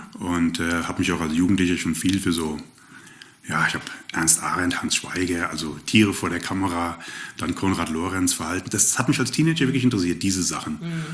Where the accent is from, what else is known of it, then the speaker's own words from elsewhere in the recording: Hesse, Germany; now in Baden-Württemberg, Germany; ursprünglich komme ich aus dem Rhein-Main-Gebiet, also ich bin Hesse und seit knapp 30 Jahren bei den Schwaben